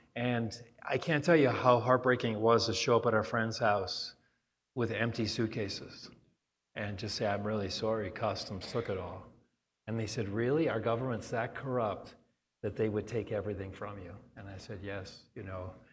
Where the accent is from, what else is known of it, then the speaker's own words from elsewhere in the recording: Wyoming, United States; growing up in Wyoming, my dad always said, son, we can do it ourselves.